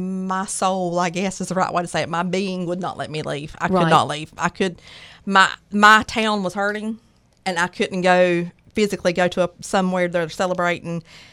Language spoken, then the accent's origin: English; Pridgen, Georgia, United States; I'm from Pridgen, Georgia. If you don't know where Pridgen is, it's between Broxton and Jacksonville. It's a little community. If you pass through it, there's no red light.